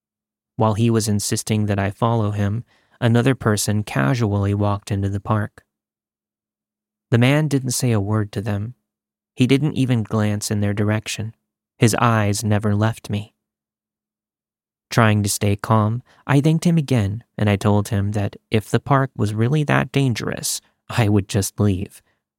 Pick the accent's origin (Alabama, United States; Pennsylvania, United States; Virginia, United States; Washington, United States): Pennsylvania, United States; now in Jacksonville, United States; When I moved from my home state of Pennsylvania to Jacksonville, Florida for school.